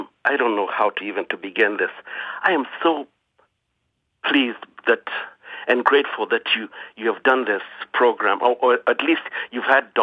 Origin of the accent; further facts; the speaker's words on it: Kenya; now in Somerville, United States; I'm a Kenyan-American. I live in Somerville